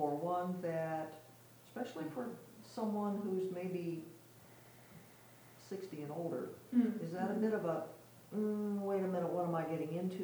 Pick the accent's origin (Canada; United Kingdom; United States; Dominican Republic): United States; West Virginia; I mentioned I grew up in the Appalachians in Western Virginia.